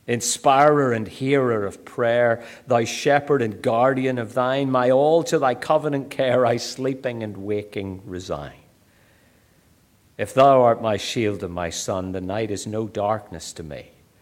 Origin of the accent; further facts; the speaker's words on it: Northern Ireland, United Kingdom; now in Australia; I'm happy to say I'm Irish. But then I grew up in Northern Ireland, which is part of the UK, so I'm British as well. I've been an Australian citizen for years.